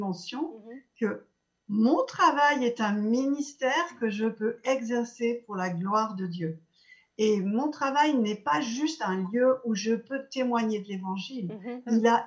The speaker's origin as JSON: {"language": "French", "country": "France", "said": "je suis française"}